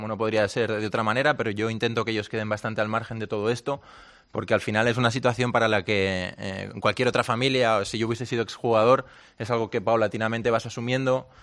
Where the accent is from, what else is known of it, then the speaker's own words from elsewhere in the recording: Barcelona, Catalonia, Spain; born there; Nací en Barcelona, en Maternidad, al lado del Camp Nou.